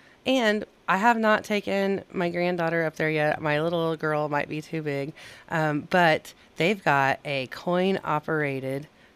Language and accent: English; Kremlin, Oklahoma, United States; I grew up in Kremlin, Oklahoma, and I lived by the closest town to go grocery shopping was Enid.